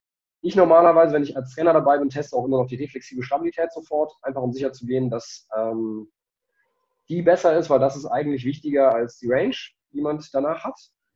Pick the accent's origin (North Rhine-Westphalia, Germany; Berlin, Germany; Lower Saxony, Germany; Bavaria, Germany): North Rhine-Westphalia, Germany; Also ich komme ja aus dem Kölner Raum